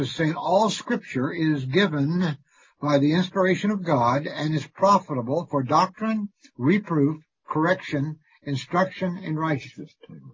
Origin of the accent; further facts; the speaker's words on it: Logansport, Indiana, United States; I was born in Logansport, Indiana, September 3rd, 1943. I'm 78 years old. I went to Clymer's Grade School, a three-room schoolhouse, and a lunchroom is all it was.